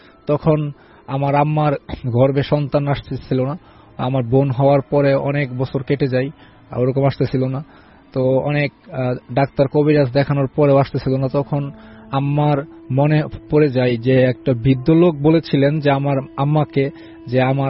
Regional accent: Sherpur, Mymensingh Division, Bangladesh; আমি শেরপুর জেলা থেকে এসেছি।

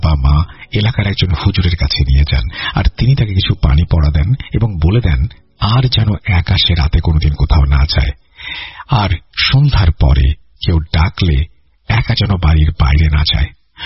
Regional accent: Chittagong, Chittagong Division, Bangladesh; আমার জন্ম চট্টগ্রামে এবং চট্টগ্রামেই বড় হওয়া, তবে গ্রামের বাড়ি বরিশালে।

